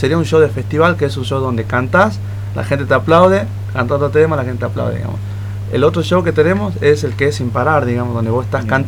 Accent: Tartagal, Salta, Argentina; nosotros no queremos que digan que somos de Salta, ¿no?, sino que digan que somos de Tartagal.

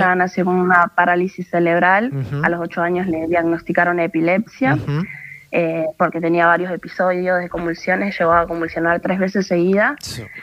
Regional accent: San José del Rincón, Santa Fe, Argentina; Nosotras somos de San José de Rincón, provincia de Santa Fe.

